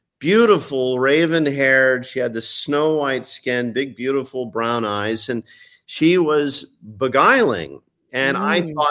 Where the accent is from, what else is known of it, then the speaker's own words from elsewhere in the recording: Highland Park, Texas, United States; And when I was a boy growing up in Highland Park, there was a mysterious, very beguiling woman who lived just down the street from me where I grew up.